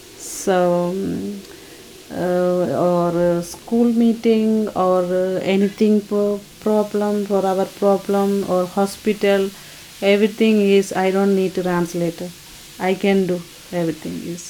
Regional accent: Sri Lanka; English is a second language; moved away as an adult; now in Chicago, United States; I am from Sri Lanka. I came Chicago in like 1 year and 9 months.

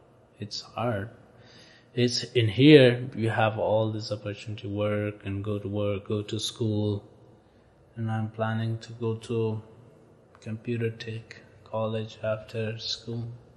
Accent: Afghanistan; now in United States; I'm originally from Afghanistan, and I'm here in the United States about 15 months.

